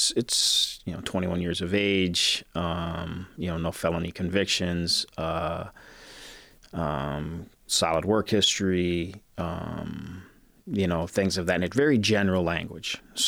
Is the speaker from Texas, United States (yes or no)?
no; Florida, United States; also born or lived in Fort Wayne, Indiana / Philadelphia; I was born in Fort Wayne, Indiana. I grew up in South Florida and was there for the majority of my childhood.